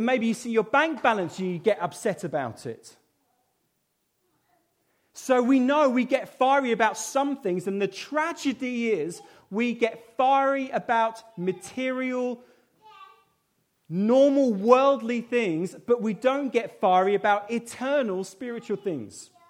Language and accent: English; United Kingdom; because I'm British and I don't like anyone, you know, hearing what I'm doing